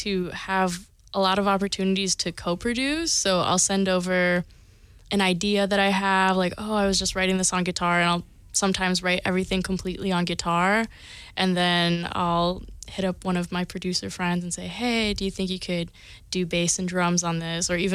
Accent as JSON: {"language": "English", "country": "Philippines", "said": "Oh, yeah. So I am Filipino. So because I'm Filipino, you know, you have to sing karaoke because you have to show up and show out."}